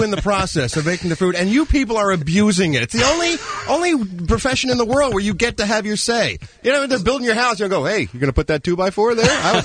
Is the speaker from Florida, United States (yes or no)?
no; Philadelphia, Pennsylvania, United States; When I grew up in Philadelphia, you went to get a cheesesteak.